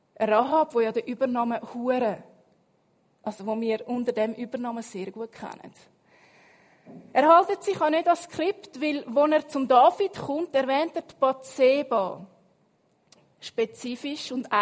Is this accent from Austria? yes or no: no; Switzerland; Jetzt wir als Schweizer, wenn wir so die Bibel lesen, tun wir gerne so die Namens- und Ahnenregister überspringen